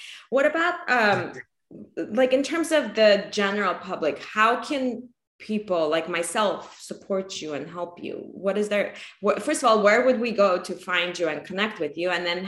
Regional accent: Armenia; also born or lived in Russia; now in United States; when we came from Russia, from Armenia, the currency changed. So my parents lost all their money. And then a week later we were in the US.

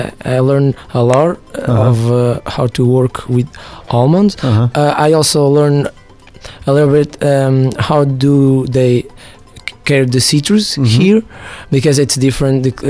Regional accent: Biscoitos, Azores, Portugal; I came from Biscoitos in Terceira. I'm studying plant science at our university. I'm 21.

